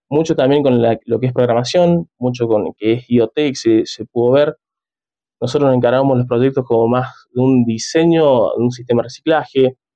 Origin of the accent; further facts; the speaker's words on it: San Luis, Argentina; yo soy de San Luis